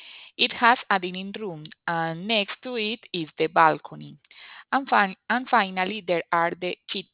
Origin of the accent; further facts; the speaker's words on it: Medellin, Antioquia, Colombia; born there; English is a second language; I was born in Medellin, Colombia.